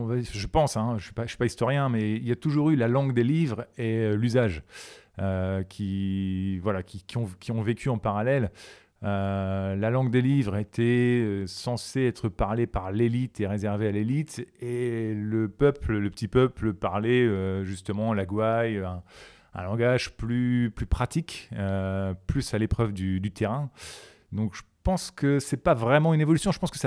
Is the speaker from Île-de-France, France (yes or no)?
no; Amiens, Hauts-de-France, France; born there; Et puis, je suis né à Amiens. Donc, ce sont des quartiers que je connais bien par nature